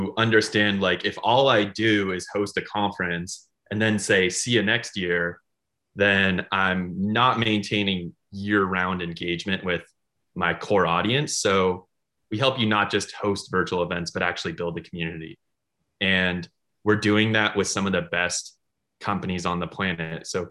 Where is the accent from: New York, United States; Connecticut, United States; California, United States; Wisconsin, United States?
California, United States; San Francisco; And I actually only did it because I grew up in San Francisco. And when I came home, I needed to make money.